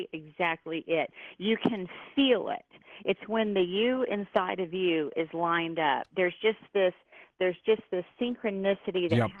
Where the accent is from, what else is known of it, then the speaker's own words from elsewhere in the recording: Texas, United States; I was raised in the Bible Belt. I was raised in Texas as a Methodist Christian person.